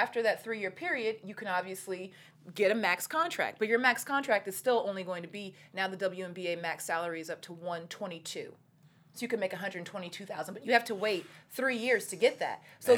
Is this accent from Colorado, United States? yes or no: no; Seattle, Washington, United States; I used to work for the Seattle Storm. I'm from Seattle.